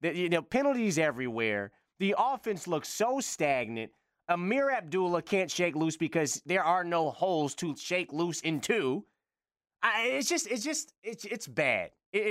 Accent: Detroit, Michigan, United States; I grew up in Detroit. I'm from the west side of Detroit.

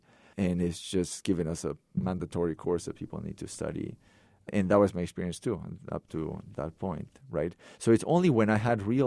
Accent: Lima, Peru; moved away as an adult; I grew up in Lima, Peru, in a third world country. My father was an engineer

